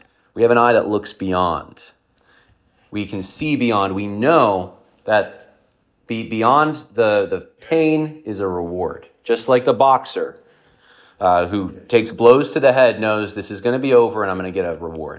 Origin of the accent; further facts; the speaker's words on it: New York, United States; I've been growing up in New York. I've never seen anything like this.